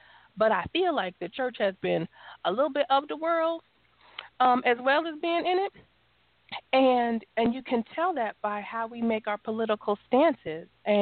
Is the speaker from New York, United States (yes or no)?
yes; New York, United States; born or raised there; also born or lived in Las Vegas